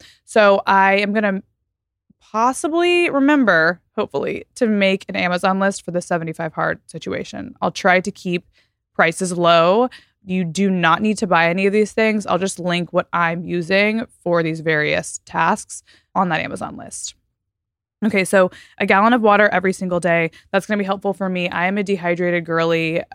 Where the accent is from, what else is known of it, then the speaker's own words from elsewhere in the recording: Texas, United States; also born or lived in Florida; now in Los Angeles, United States; I'm from Texas and Florida. So it kind of tracks that way. So California is very, very, very dry to me.